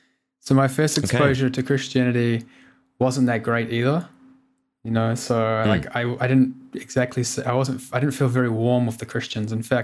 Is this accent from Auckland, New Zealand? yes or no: yes; Auckland, New Zealand; also born or lived in New Plymouth; I grew up in Auckland and New Plymouth, New Zealand, and I had a loving family. In fact, when I was 1 year old, my parents split, and I lived with my stepfather and my mother and two siblings.